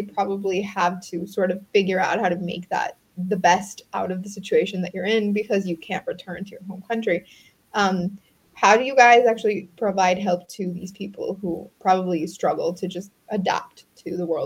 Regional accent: El Salvador; So I'm from El Salvador, and like you would be surprised at how big soccer is in like a lot of parts of the world. Like I grew up and my family

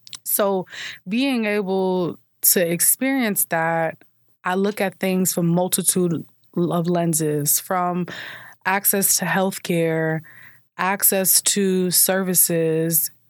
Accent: Brooklyn, New York, United States; You know, I was born in Brooklyn, and I took public transit from a young age. public transit alone from at a young age going to school.

